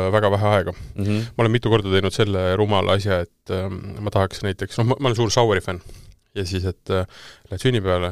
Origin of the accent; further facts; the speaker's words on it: Tartu, Tartu County, Estonia; no kuna ma olen ise Tartust pärit , eks ju , ja